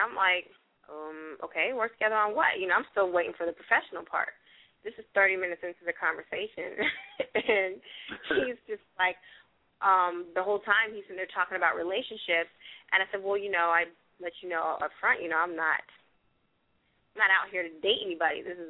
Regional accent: California, United States; I hadn't lived in Maryland long. I'm from California, so, you know, I don't do snow.

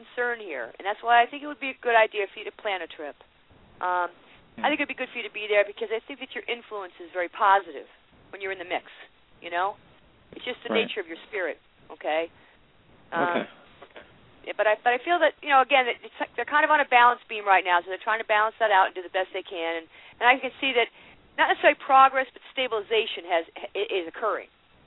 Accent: Worcester, Massachusetts, United States; I'm originally from Worcester.

